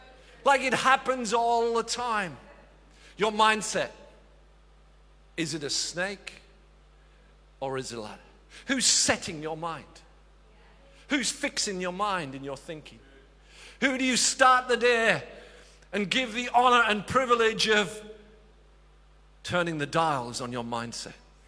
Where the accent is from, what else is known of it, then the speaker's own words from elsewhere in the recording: Northeast, United States; But I'm from the Northeast, where men are men and so are the women sort of thing. And we're tough and we're very black and white. We're often very negative. And so that's how I was brought up to be.